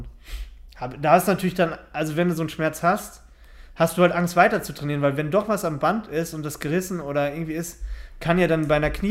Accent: Dortmund, North Rhine-Westphalia, Germany; Das muss man als Dortmunder sich eingestehen.

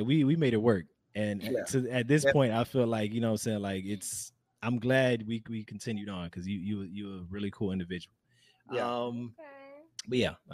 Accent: Florida, United States; He is he's coming in all the way from Florida right now, representing, you know, my home state.

